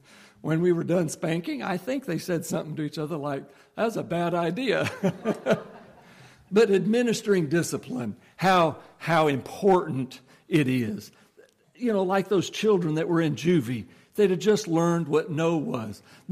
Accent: Nebraska, United States; growing up in Nebraska, where cows outnumber people 7 or 8 to 1, you see a lot of cows.

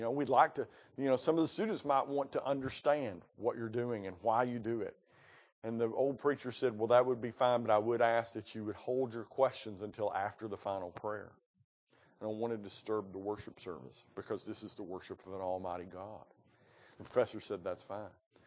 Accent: Appalachia, United States; I grew up in the Appalachians, and I could see it happening.

